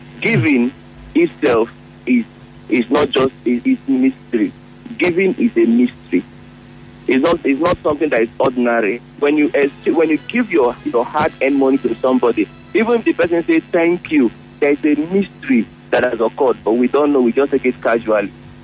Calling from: Port Harcourt, Rivers, Nigeria; Okay, I'm calling from Potako.

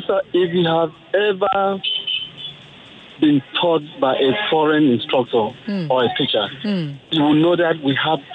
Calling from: Ikeja, Lagos, Nigeria; I'm calling from Ikeja.

